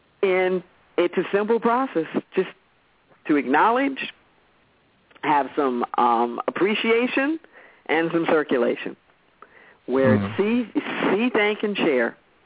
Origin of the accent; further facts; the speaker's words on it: Los Angeles, California, United States; I'm originally from Los Angeles